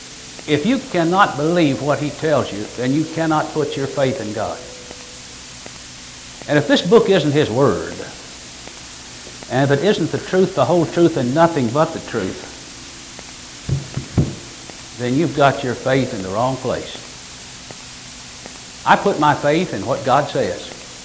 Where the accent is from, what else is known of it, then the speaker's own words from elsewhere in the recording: the South, United States; I am a Southerner and both my grandparents fought in the Confederate Army, great-great-grandparents